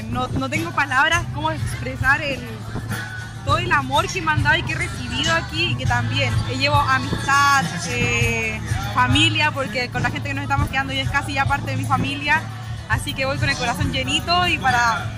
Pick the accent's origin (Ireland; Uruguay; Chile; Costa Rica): Chile; Santiago, Santiago Metropolitan; vengo de Santiago de Chile, de Estación Central específicamente.